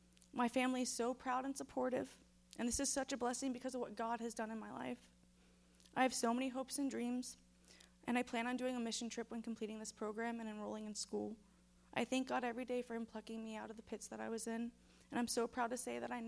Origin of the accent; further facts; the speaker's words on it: Florida, United States; I'm 30 years old, and I was raised in South Florida.